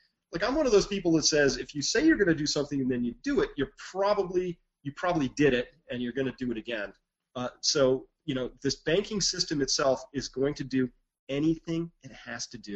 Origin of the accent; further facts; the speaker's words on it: United States; This is dyed-in-the-wool patriot. I'm American.